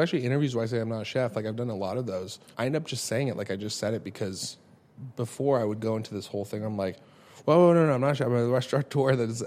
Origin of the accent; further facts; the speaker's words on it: Los Angeles, California, United States; Like we grew up in Los Angeles, like just absolute insanity, like just whatever.